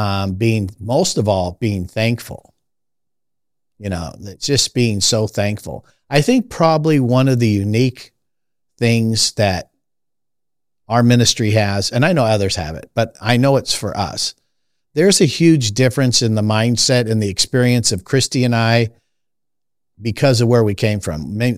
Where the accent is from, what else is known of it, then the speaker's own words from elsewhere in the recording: Los Angeles, California, United States; I mean, I was raised in Los Angeles in the 60s, and with all the drug and alcohol and the summer of love and all the craziness of that.